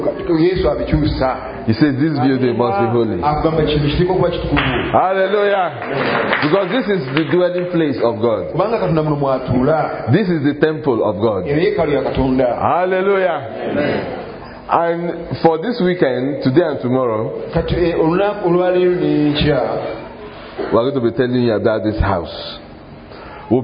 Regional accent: Nigeria; How many of you know I'm from Nigeria? Did you tell them I'm from Nigeria?

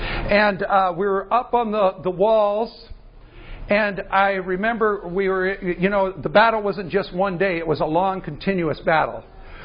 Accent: Iowa, United States; Well, we come from the United States and Iowa. We get snow all the time.

